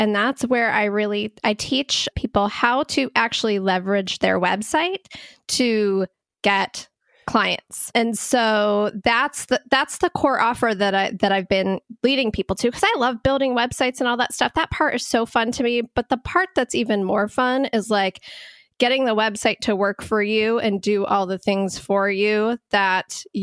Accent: Columbus, Ohio, United States; Yeah. So I'm from Columbus, Ohio.

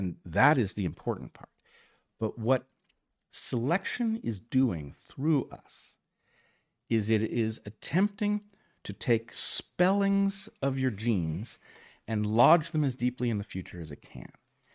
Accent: United States; I grew up very much as an American, and it's how I feel.

